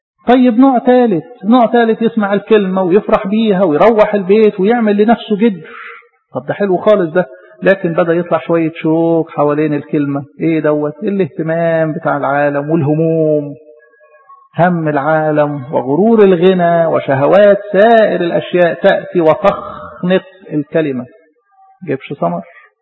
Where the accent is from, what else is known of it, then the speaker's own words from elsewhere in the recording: Egypt; بلدنا مصر دي ايه؟ زراعية.